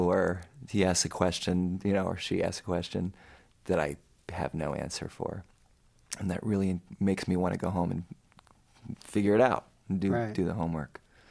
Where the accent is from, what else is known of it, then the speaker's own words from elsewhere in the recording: Long Beach, California, United States; I studied with a great pianist who lives in New York now, originally from my hometown, Long Beach, California